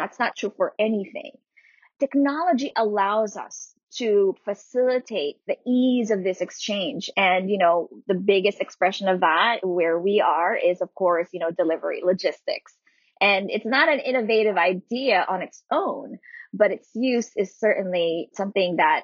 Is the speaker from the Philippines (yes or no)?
yes; Philippines; moved away as an adult; now in United States; coming from and growing up in the Philippines, where, you know, poverty is endemic